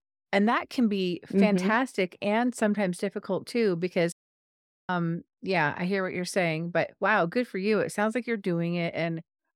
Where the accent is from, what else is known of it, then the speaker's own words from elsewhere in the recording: California, United States; I am from California, so I know what mm-hmm. my process was like